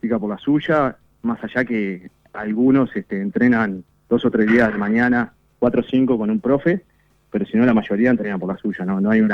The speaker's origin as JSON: {"language": "Spanish", "town": "Rosario", "region": "Colonia", "country": "Uruguay", "said": "yo soy coterráneo de Godín, yo soy de Rosario."}